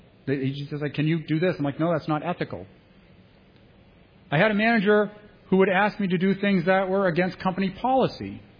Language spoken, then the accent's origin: English; Massachusetts, United States; now in New Hampshire, United States; I came from Massachusetts. I found a break in the wall. I got my family out as soon as we could, right?